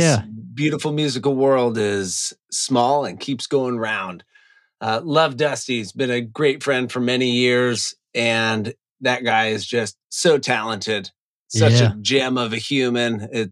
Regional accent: California, United States; We came from Northern California at the beginning of 2009

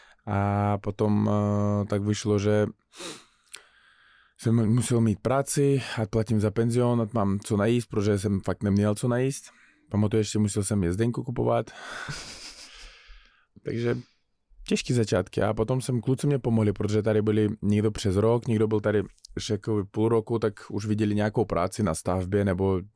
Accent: Uzbekistan; Czech is a second language; moved away as an adult; Protože v Uzbekistánu nešlo vydělat ty peníze, které potřeboval táta za nemocnici zaplatit. Na nějaké léky u nás nejsou jakoby zdravotní, musíš platit všechno.

